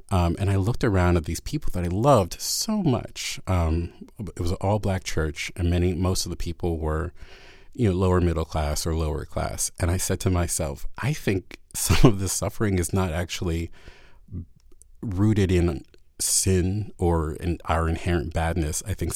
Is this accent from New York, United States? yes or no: no; Baltimore, Maryland, United States; There were many years where every white person I met who I told I was from Baltimore, they would say, I love The Wire.